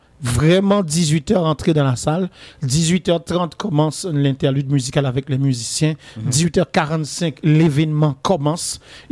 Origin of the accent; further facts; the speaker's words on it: Port-au-Prince, Ouest, Haiti; Je viens de Port-au-Prince, mais je vais parler d'Haïti.